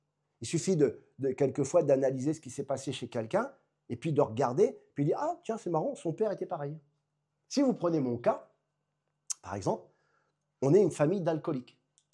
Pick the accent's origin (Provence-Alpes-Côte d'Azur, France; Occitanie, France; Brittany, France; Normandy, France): Normandy, France; Chez nous, dans le Calvados, on fait cuire la pomme pour qu'elle devienne un alcool.